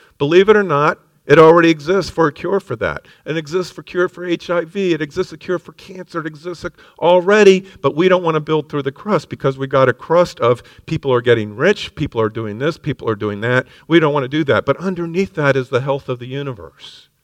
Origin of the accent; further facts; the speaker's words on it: Miami, Florida, United States; Now, I grew up in Miami and Biscayne Bay.